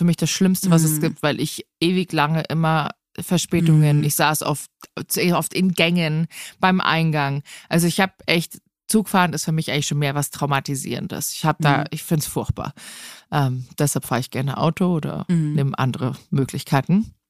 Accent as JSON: {"language": "German", "town": "Rottach-Egern", "region": "Bavaria", "country": "Germany", "tie": "born or raised there", "said": "Ich bin hier am Tegernsee groß geworden, in Reutach-Egern."}